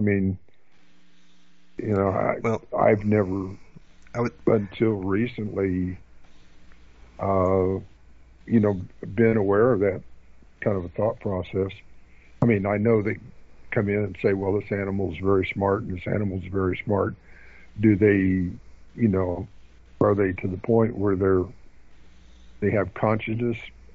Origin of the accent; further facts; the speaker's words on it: San Diego, California, United States; Now, I'm a SeaWorld advocate. I was raised in San Diego.